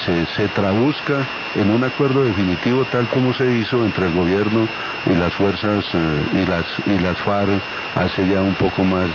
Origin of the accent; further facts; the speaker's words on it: Colombia; como ciudadano colombiano, como concejal de Bogotá